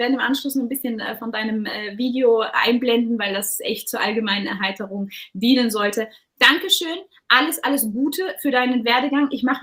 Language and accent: German; Germany; wo kommen Sie her? Und dann ich so, ja, aus Deutschland. Und ich so, was heißt, Take it or leave it, ja. Und ich so, ja, born and raised.